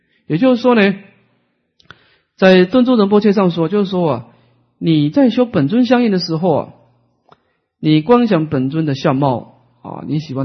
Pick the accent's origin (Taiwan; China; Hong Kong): Taiwan; 跟我们台湾人的发音不一样啊